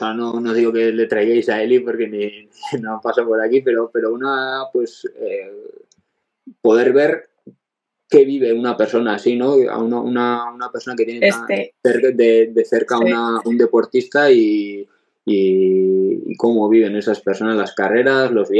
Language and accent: Spanish; Oñati, Basque Country, Spain; Una piedra que hay en el monte Aloña, que está arriba de mi pueblo de Oñati